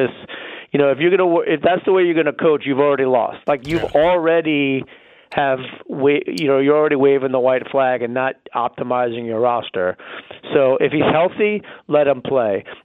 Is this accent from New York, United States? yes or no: yes; New York, United States; I mean, like, I grew up in New York.